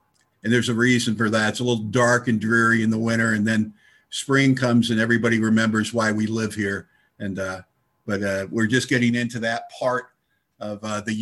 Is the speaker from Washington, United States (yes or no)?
yes; Bellingham, Washington, United States; from Bloomingham, Washington, and I'm an alcoholic.